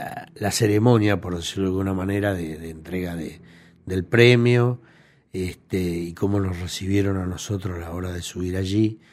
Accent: Uruguay; ya no solo como trabajadores, como uruguayos

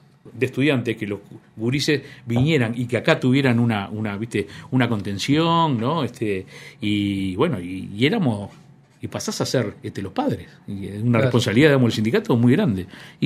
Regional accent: Montevideo, Uruguay; uno habla como montevideano de Montevideo y el interior

